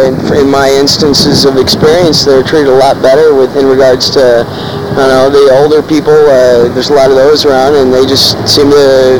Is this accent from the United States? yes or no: yes; Arlington, Texas, United States; also born or lived in Alaska; Originally, I'm from Arlington, Texas.